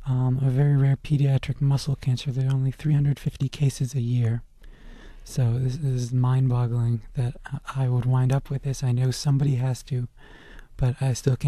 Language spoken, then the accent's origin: English; Omaha, Nebraska, United States; born there; I was born in Omaha, Nebraska, and I was a quiet sort of kid